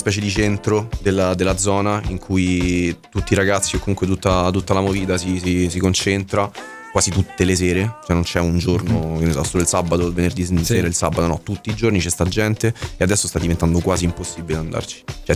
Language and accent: Italian; Rome, Lazio, Italy; noi veniamo da Montesacro